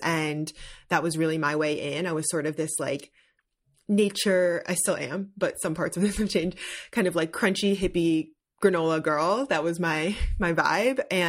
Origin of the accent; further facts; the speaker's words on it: New Jersey, United States; Like I grew up in Jersey.